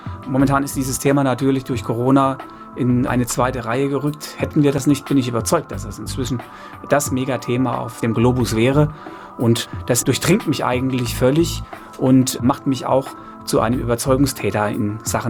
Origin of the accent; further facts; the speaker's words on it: Dernbach, Rhineland-Palatinate, Germany; born there; Ist, ja, das ist im Westerwald. Ich komme aus dem Westerwald gebürtig.